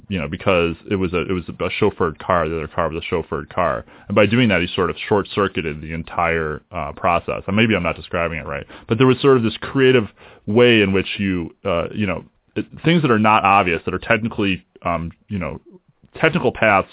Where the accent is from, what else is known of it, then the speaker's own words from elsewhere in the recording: Buffalo, New York, United States; I'm from Buffalo, and I know he spent time at the University of Buffalo.